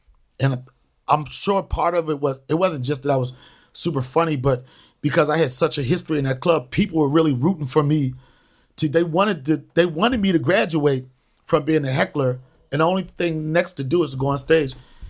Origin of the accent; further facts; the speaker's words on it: Washington, District of Columbia, United States; now in New York, United States; I'm originally from Washington, D.C., by the way, Alexandria.